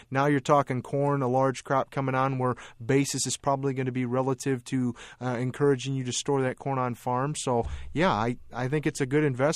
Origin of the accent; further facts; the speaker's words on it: Ashkum, Illinois, United States; I grew up in Ashkim, Illinois, around that neck of the woods that he's going through.